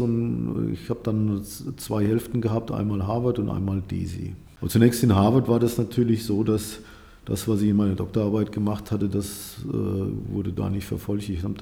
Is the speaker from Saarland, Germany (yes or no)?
no; Hanau, Hesse, Germany; Also geboren bin ich in Hanau und dort bin ich auch aufgewachsen.